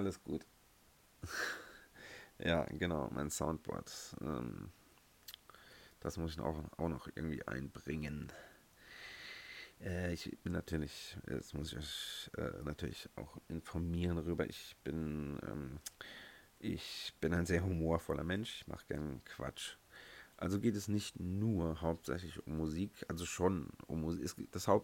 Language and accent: German; Saarland, Germany; born or raised there